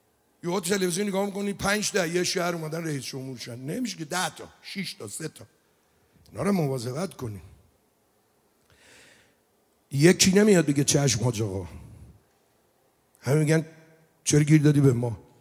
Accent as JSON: {"language": "Persian", "town": "Rasht", "region": "Gilan", "country": "Iran", "said": "آو بقول ما رشتیم، ما رگ رشتیم"}